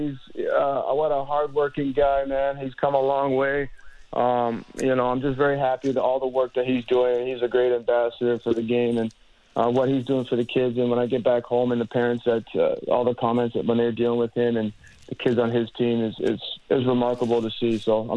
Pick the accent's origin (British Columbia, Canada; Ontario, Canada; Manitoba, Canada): Ontario, Canada; I grew up in Chester Lee area, VP Finch.